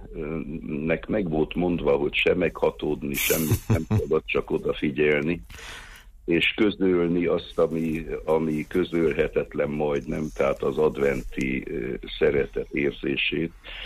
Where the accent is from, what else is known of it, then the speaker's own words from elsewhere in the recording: Târgu Mureș, Mureș County, Romania; hiszen marosvásárhelyiként én a 60-as évek végén oda jártam hegedű órákra, szóli órákra